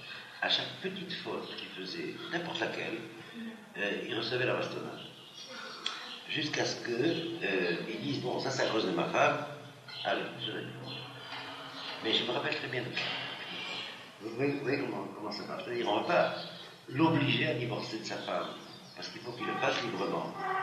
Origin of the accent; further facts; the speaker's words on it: Algeria; Je me rappelle encore quand j'étais enfant, en Algérie